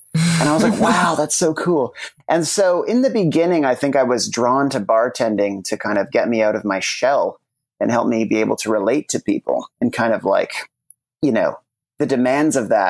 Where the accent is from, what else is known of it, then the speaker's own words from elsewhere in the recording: Toronto, Ontario, Canada; I grew up in Canada. I'm from Toronto.